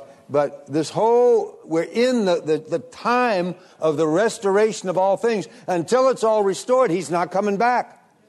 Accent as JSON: {"language": "English", "country": "United States", "tie": "born or raised there", "said": "I grew up in America, but my mother's people came from England before the American Revolution."}